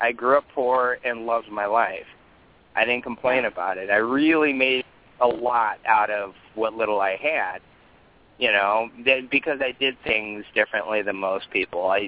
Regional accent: Oakland, California, United States; And where I grew up around Oakland, and one of the suburbs I lived at, Pittsburgh, oh, my God, I was an hour away from the ocean

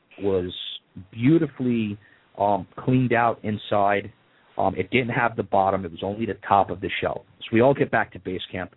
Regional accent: New York, United States; And mind you, I'm going to put this in place here and now that we're from New York, so we're not really allowed to carry guns.

